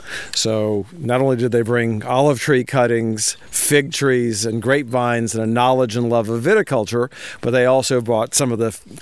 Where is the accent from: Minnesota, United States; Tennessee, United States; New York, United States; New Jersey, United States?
Tennessee, United States; Memphis; I grew up in Memphis. In Memphis, we drank beer and Jack Daniels and didn't really know a whole lot about wine.